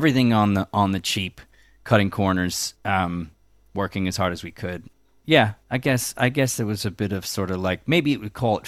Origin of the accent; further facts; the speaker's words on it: Long Island, New York, United States; I grew up on Long Island. I moved to New York City in '96, Lower East Side, as soon as I got out of college